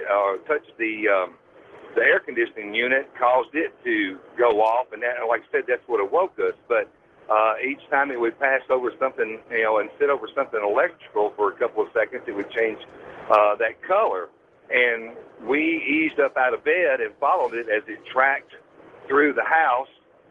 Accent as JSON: {"language": "English", "town": "Olive Branch", "region": "Mississippi", "country": "United States", "said": "I'm from Olive Branch, Mississippi, just outside of Memphis, Tennessee."}